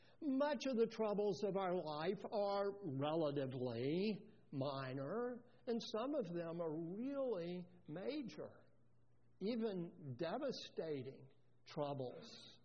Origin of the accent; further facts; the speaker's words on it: Tennessee, United States; Now, I grew up in East Tennessee, so I know a thing or two about rocks.